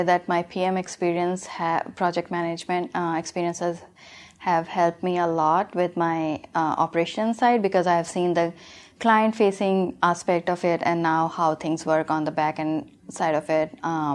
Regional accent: India; moved away as an adult; now in United States; I'm originally from India. I was born, brought up there, studied there, moved to United States back in 2003, and have been in this area, Northern Virginia, since then.

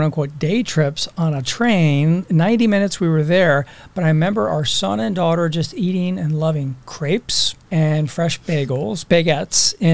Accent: Dundalk, Maryland, United States; I grew up in a town called Dundalk, Maryland, in southeast Baltimore. Lived there all my life.

